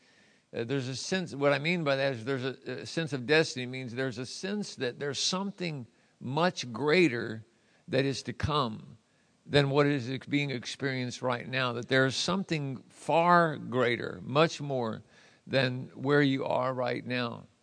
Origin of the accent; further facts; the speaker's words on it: St. Louis, Missouri, United States; I was raised in St. Louis, Missouri.